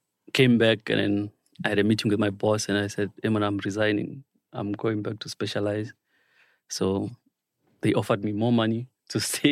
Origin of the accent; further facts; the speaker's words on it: Matatiele, Eastern Cape, South Africa; also born or lived in KwaZulu-Natal / Johannesburg; So I'm from Atatiele. That's my home. I grew up in Matatiele, and then from there, I did my undergrad in KZN. And from KZN, I moved to Joburg